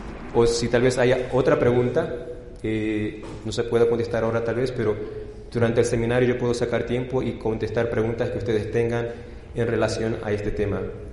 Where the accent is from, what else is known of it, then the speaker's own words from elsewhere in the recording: Argentina; yo estoy hablando más y más como un puertorriqueño y menos como un argentino. Ya son 10 años de casados con mi esposa puertorriqueña.